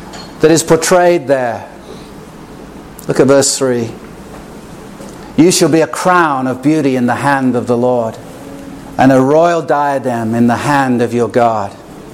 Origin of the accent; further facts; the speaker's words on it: England, United Kingdom; Growing up in England